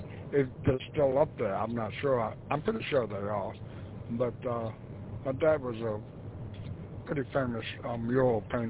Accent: Northport, New York, United States; I am from Northport, Long Island.

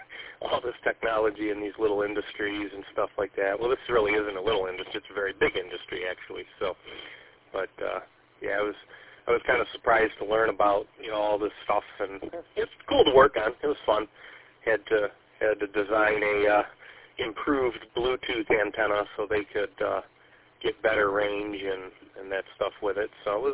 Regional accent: Shelby, Michigan, United States; from Shelby, by the way.

